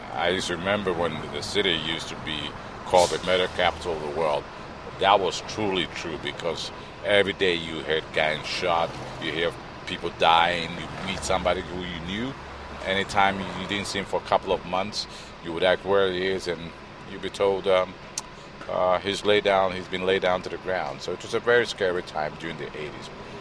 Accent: London, United Kingdom; also born or lived in Ghana; now in United States; Originally, I'm from Ghana, but I grew up in London. I came to the United States in 1979. I've been here over, I'd say, 38 years. I've lived in the D.C. metropolitan area. I originally went to California and I moved over here.

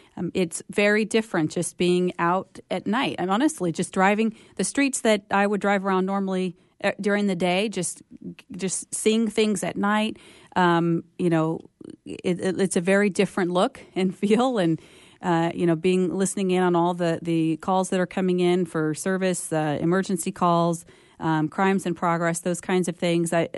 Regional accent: Midwest, United States; also born or lived in Colorado Springs; now in Fresno, United States; I moved to Fresno directly from Colorado Springs, having been raised in the Midwest.

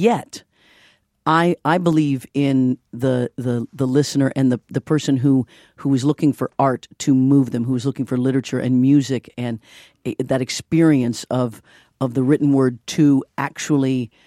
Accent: Kansas, United States; Well, I grew up in Kansas, and we listened to one radio station.

